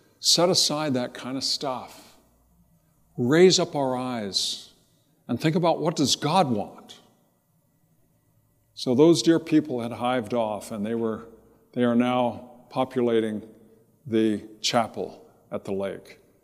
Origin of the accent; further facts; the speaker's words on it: Riverside, California, United States; I grew up in Southern California, and Greg Laurie was running a thing at the Episcopal Church.